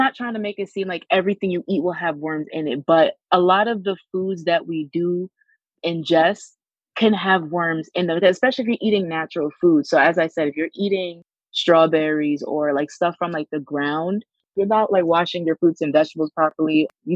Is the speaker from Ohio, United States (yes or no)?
no; Valley Stream, New York, United States; I am from Valley Stream, New York. My mom is Haitian and my dad's Jamaican